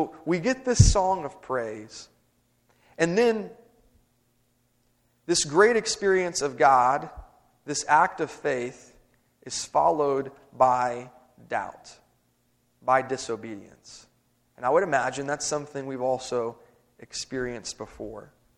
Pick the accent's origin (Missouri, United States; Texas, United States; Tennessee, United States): Tennessee, United States; Memphis; She's from here, I'm from Memphis, but we ended up both at Harding.